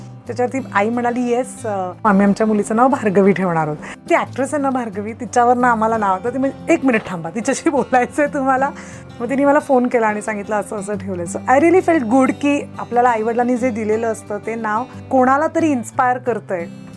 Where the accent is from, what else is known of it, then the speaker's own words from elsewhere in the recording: Mumbai, Maharashtra, India; माझं बालपण गिरगावात आणि माझं आजोळ शिवाजी पार्कला होतं. सो माझं खूप on off Shivaji park Girgaon असं व्हायचं. गिरगावात मी राहायचे